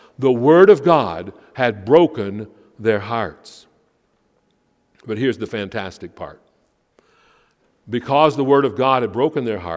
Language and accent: English; Canada; Hasn't there been a great danger that we are too wrapped up in being Canadian and not wrapped up enough in being Christian?